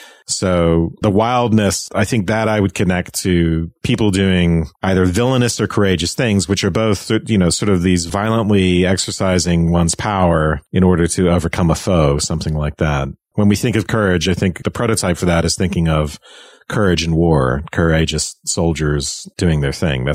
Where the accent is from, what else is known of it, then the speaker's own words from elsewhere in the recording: Ireland; When I was growing up in Ireland